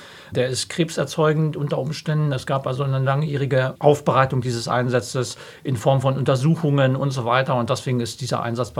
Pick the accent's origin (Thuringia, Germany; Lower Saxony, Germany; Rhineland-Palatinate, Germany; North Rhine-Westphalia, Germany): Lower Saxony, Germany; Ockensen; ich komme aus Ockensen, das ist ein ganz kleiner Ort hier im Landkreis